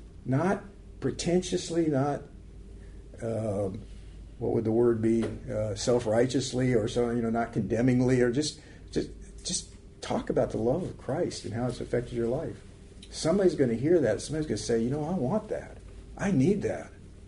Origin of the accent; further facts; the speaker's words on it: Washington, United States; born there; Any of y'all ever seen Mount Rainier? I was born near Mount Rainier. Pretty awesome mountain.